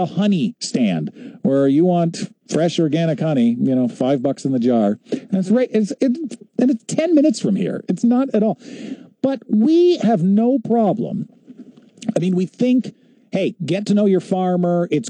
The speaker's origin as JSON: {"language": "English", "town": "London", "region": "Ontario", "country": "Canada", "tie": "born or raised there", "said": "growing up in London was awesome because we were not too, we were right across from a farm. Mm-hmm. I grew up on the other side of Fanshawe Park Road. And so right across from me was farmland."}